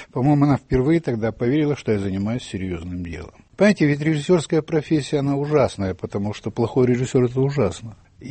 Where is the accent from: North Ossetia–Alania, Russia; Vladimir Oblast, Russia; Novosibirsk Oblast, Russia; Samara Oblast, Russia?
North Ossetia–Alania, Russia; Vladikavkaz; born there; Я родился во Владикавказе. Мы прошли всю войну в оккупации.